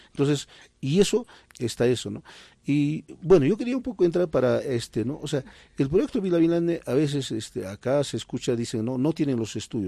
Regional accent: Peru; como ciudadano, como peruanos, tenemos derecho

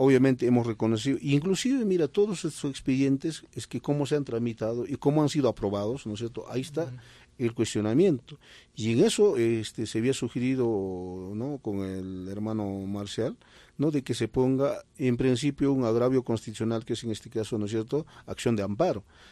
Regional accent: Peru; como ciudadano, como peruanos, tenemos derecho

